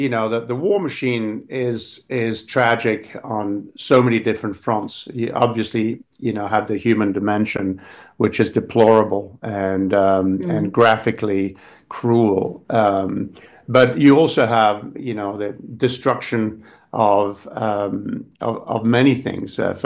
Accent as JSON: {"language": "English", "region": "England", "country": "United Kingdom", "also_born_or_lived": "United States", "said": "I lived for 40 years in the US. I'm English. I'm an English national and French, so I have three passports."}